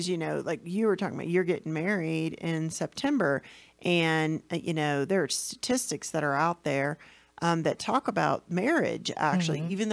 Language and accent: English; Florida, United States; because I grew up on lakes in Florida, like the whole county was basically lakes.